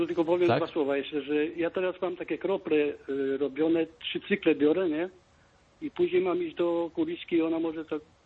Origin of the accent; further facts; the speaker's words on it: Toruń, Kuyavian-Pomeranian Voivodeship, Poland; No, bo Toruń to jest moje miasto, bo ja sam pochodzę z Torunia.